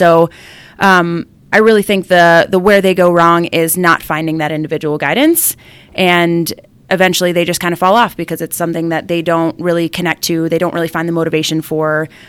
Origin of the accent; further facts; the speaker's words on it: Cleveland, Ohio, United States; So I grew up in Ohio, around Cleveland area, and I went to college in Florida, actually.